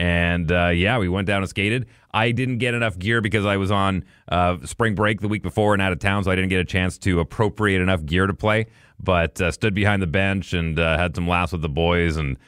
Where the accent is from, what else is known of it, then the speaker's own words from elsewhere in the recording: Fort McMurray, Alberta, Canada; my hometown of Fort McMurray, was the Oil Barons was the Junior A team